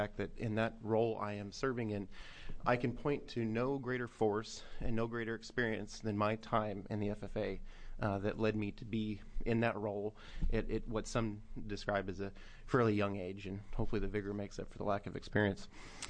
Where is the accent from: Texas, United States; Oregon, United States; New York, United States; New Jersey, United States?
Oregon, United States; Bend; I grew up in Bend.